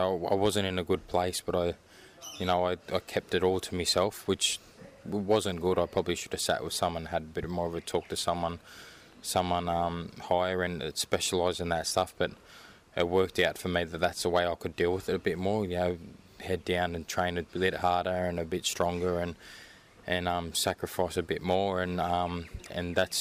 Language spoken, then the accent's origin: English; Sydney, New South Wales, Australia; I want Sydney Olympics. honour win a gold medal in my hometown.